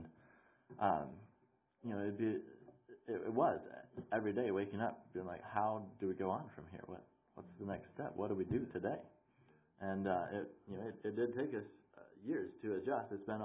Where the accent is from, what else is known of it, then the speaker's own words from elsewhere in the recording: New York, United States; We have snow and ice up in upstate New York, where I'm from. I was telling someone earlier, where I grew up in New York, we're 8 hours from New York City.